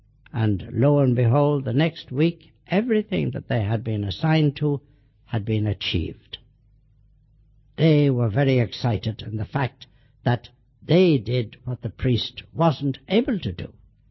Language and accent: English; Dublin, Leinster, Ireland; I came from Dublin, was educated in Belvedere College